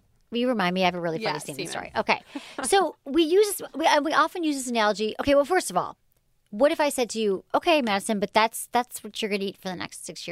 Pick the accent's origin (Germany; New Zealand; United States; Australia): Australia; And I'm from Australia.